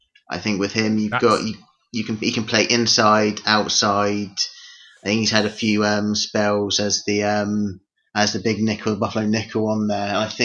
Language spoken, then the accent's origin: English; United Kingdom; But if I choose one, obviously being British, it should be Christian Wade.